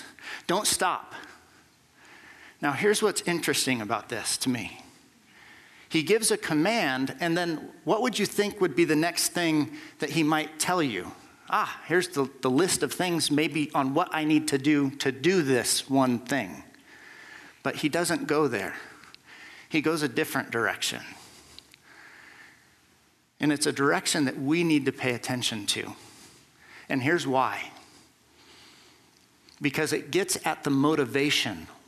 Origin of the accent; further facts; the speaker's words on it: Wyoming, United States; I mean, I'm from Wyoming, man. My grandparents, they grew up on this land, and they knew how to pull themselves up from their bootstraps.